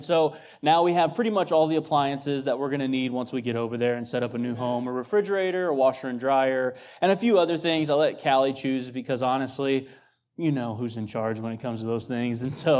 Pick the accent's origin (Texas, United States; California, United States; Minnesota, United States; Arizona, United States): Texas, United States; Abilene; This weekend, we were at my church that I grew up at in Abilene